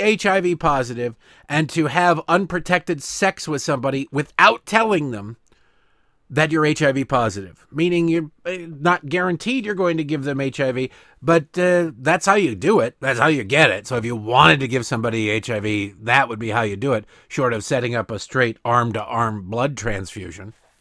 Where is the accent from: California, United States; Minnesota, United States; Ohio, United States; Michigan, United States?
Michigan, United States; Detroit; You know, it's not very often, I grew up in Detroit, as you know, it's not very often I am jealous of Canada.